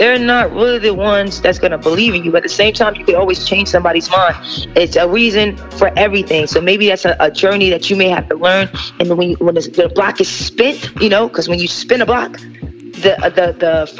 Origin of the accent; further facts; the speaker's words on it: New York City, New York, United States; I'm from Lincoln Projects, New York City, Manhattan, and I made it to television, national television.